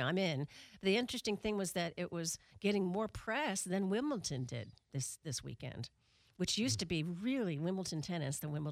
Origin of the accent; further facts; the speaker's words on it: United States; But I'm so American with my college football and my NFL